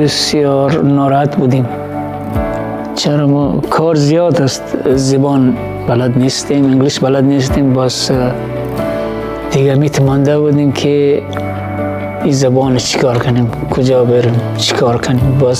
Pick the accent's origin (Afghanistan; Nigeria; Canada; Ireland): Afghanistan; now in United States; I'm from Afghanistan, America.